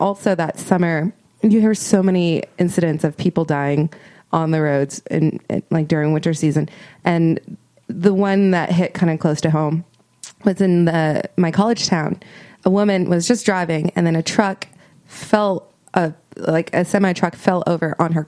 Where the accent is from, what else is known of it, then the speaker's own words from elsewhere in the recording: Minnesota, United States; So if you don't know, I'm from, born and raised in Minnesota.